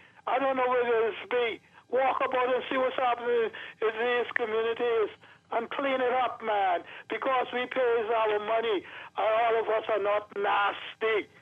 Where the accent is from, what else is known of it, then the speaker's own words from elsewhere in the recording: Nassau, New Providence, Bahamas; I grew up in Mason's Addition from a little boy, right? Went to preschool from Mason's Addition